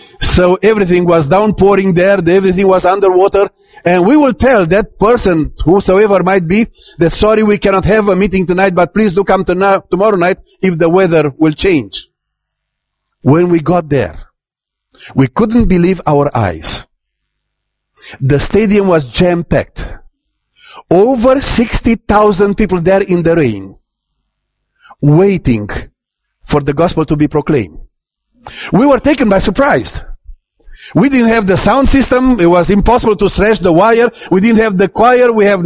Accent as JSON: {"language": "English", "country": "Romania", "said": "And I'm from Romania, and the Romanian can shout."}